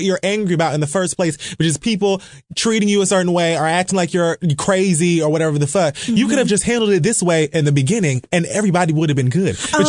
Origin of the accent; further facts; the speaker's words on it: Miami, Florida, United States; I'm from Miami, Florida.